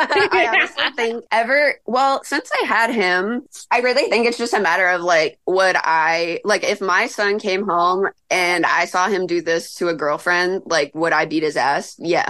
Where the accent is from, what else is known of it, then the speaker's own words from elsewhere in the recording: Midwest, United States; And because I'm from the Midwest and all these city girls are wearing like tube tops and crop tops.